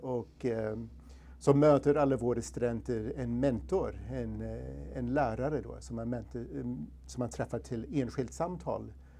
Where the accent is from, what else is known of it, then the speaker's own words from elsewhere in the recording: United States; Swedish is a second language; now in Sweden; Ja, jag kommer från USA från början och har bott i Sverige i drygt 20 år.